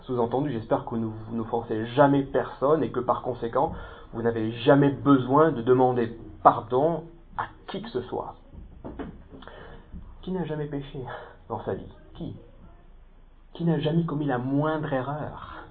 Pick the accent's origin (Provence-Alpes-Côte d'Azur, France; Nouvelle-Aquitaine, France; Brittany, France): Nouvelle-Aquitaine, France; Pau; Pau, je suis originaire de Pau dans les Pyrénées-Atlantiques, c'est là où je suis né, où j'ai vécu une grande partie de ma vie.